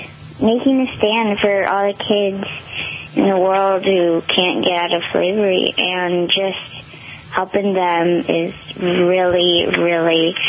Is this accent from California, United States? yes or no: yes; Fairfax, California, United States; So I just set up my lemonade stand at my hometown and in Fairfax, California. And it's a little near San Francisco.